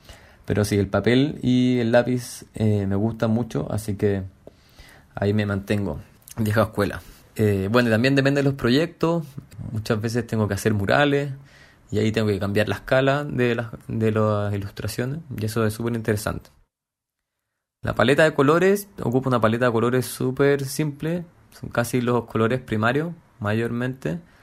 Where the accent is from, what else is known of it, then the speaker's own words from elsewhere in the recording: Santiago, Santiago Metropolitan, Chile; moved away as an adult; now in Barcelona, Spain; soy de Santiago de Chile y ahora me encuentro viviendo en Barcelona. Vine a estudiar un posgrado en arte textil en Escuela Massana, lo terminé el año pasado, 2020, y ahora decidí quedarme a vivir en Barcelona